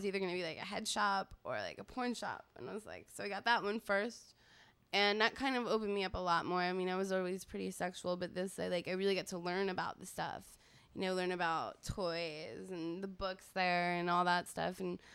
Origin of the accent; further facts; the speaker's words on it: New Jersey, United States; Originally, I'm from New Jersey.